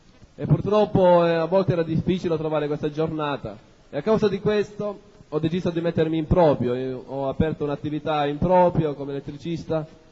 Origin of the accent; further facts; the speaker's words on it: Sicily, Italy; Io sono un siciliano, vengo dalla provincia di Ragusa. … conosco il Signore da quando sono nato, si può dire. La mia famiglia è credente